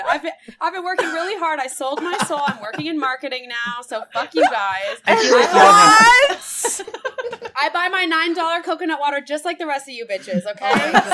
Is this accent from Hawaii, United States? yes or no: yes; Kaneohe, Hawaii, United States; I want to really bring honor to my family, my background, my hometown, Haneohe, Hawaii.